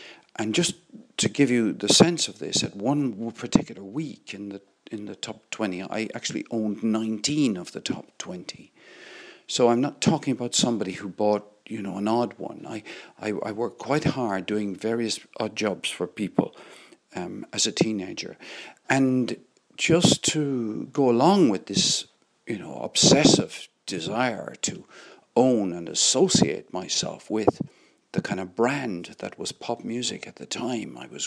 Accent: Limerick, Munster, Ireland; I was growing up in Limerick in Ireland.

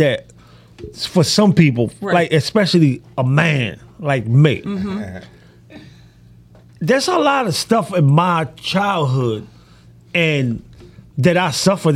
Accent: New York City, New York, United States; I grew up in the South Bronx, Hut's Point.

